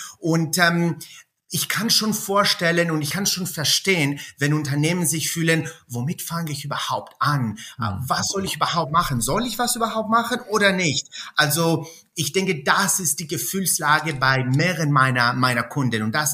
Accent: Athens, Attica, Greece; German is a second language; moved away as an adult; Ursprünglich bin ich aus Athen, in Athen aufgewachsen, aber seit mehreren Jahren hatte ich sehr viel mit Deutschland zu tun. Ich habe in Deutschland studiert und gearbeitet

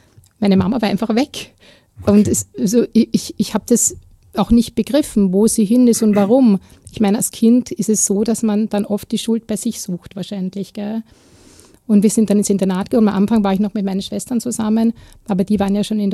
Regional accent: Vienna, Austria; ich bin ja in Wien aufgewachsen, im Randbezirk, im 19. Bezirk. Meine Familie kommt eigentlich aus Klosterneuburg.

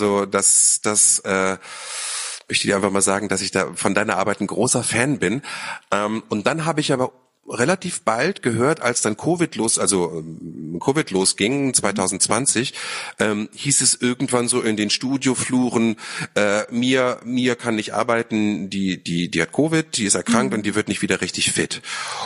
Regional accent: Lower Saxony, Germany; born or raised there; now in Berlin, Germany

